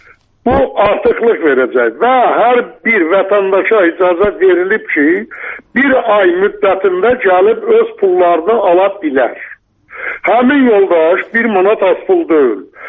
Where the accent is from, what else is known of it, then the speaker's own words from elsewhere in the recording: Nakhchivan, Azerbaijan; düzdür, mən biraz yerli pərəstəyəm, Naxçıvanlıyam, Naxçıvanlıları çox istəyirəm